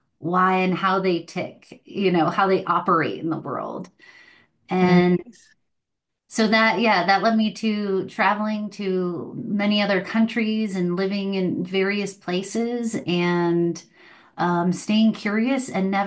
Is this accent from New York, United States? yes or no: no; Cleveland, Ohio, United States; moved away as an adult; Well, I grew up outside of Cleveland, Ohio, and I felt like I was an old soul trapped in a young person's body. And so as soon as I turned 18, I kind of set out into the world.